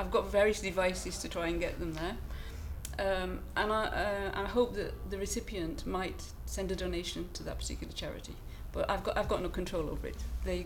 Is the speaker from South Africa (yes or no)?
no; Blackburn, North West England, United Kingdom; I'm 64 and I'm from Blackburn.